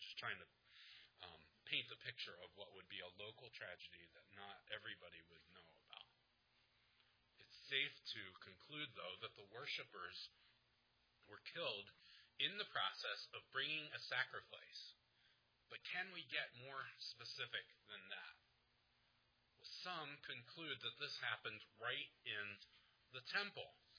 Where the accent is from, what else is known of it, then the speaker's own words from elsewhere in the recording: Philadelphia, Pennsylvania, United States; I grew up in Philadelphia